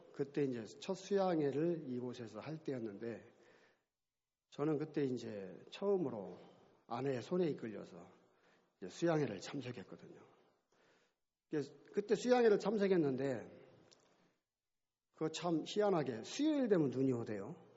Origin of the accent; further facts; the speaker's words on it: Daejeon, South Korea; 그 이제 제가 고향이 대전인데